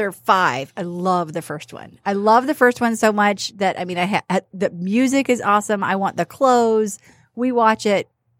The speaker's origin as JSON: {"language": "English", "town": "Mobile", "region": "Alabama", "country": "United States", "tie": "born or raised there", "lives_now": "Detroit, United States", "said": "I grew up in Mobile, Alabama. If somebody had said, there's a beach near you, and I would have been like, what do you mean there's a beach near me? So now I live in Detroit"}